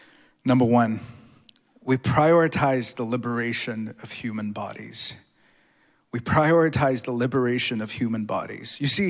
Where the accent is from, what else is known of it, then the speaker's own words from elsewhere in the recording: Mumbai, Maharashtra, India; just a few hours south of where I grew up in Mumbai.